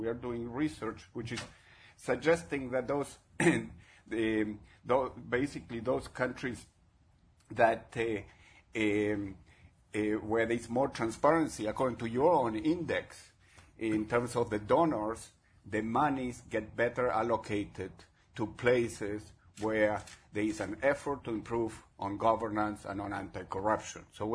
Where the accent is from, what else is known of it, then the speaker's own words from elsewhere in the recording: Chile; English is a second language; now in United States; I'm from Chile, and I haven't worked in the development field for a long time